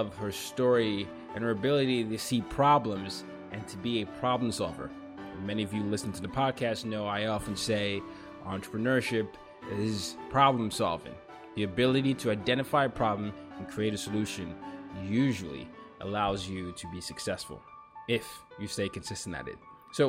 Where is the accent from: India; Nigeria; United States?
Nigeria; Lagos; Yes, I am from Nigeria, so I know we have that connection